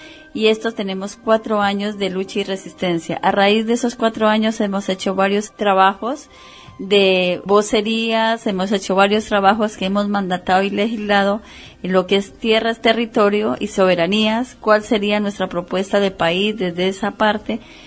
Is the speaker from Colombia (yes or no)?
yes; Colombia; nosotros como colombianos y colombianas estamos haciendo paz de nuestras regiones.